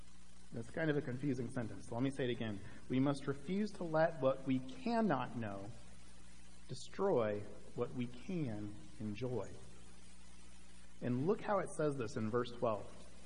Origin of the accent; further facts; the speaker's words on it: Palm Desert, California, United States; born there; I was born in August in Palm Desert, so I know a little bit about blazing hot weddings.